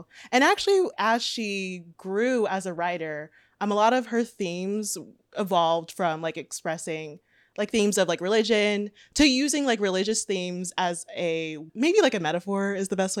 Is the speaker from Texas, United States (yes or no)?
yes; Rosenberg, Texas, United States; I'm originally from Rosenberg, Texas, which is a suburb of Houston. And for college, I decided to go to Boston to study music.